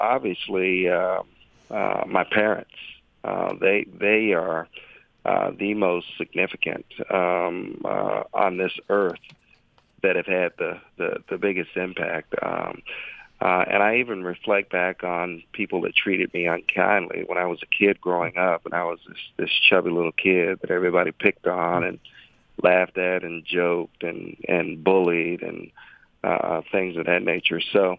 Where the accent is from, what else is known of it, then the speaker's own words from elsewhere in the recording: Norfolk, Virginia, United States; being a kid growing up in Norfolk, Virginia, to being a timid little kid and not really coming into my own until I started playing sports